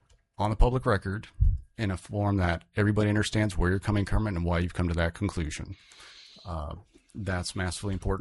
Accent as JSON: {"language": "English", "town": "Bethel", "region": "Alaska", "country": "United States", "tie": "born or raised there", "said": "because growing up in Bethel and then also over on the Yukon, having the hands-on experience of seeing what the fish are doing"}